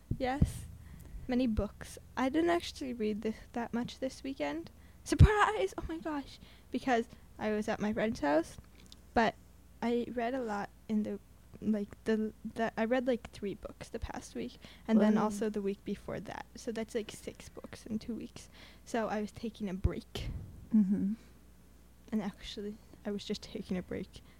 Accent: Hudson, New York, United States; And I'm also from Hudson.

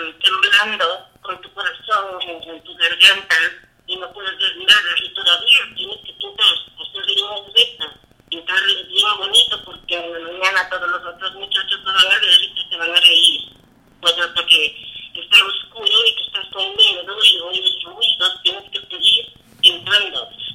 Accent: Ecuador; como yo también soy ecuatoriana

